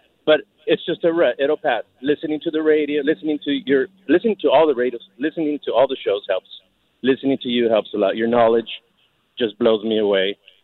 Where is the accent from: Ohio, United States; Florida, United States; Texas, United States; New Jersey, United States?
Texas, United States; San Antonio; now in San Antonio, United States; I'm in Los Angeles. I'm visiting from San Antonio.